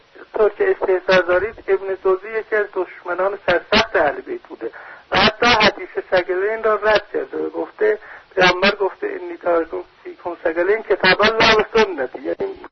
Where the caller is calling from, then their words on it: Tabriz, East Azerbaijan, Iran; از تبریز هستم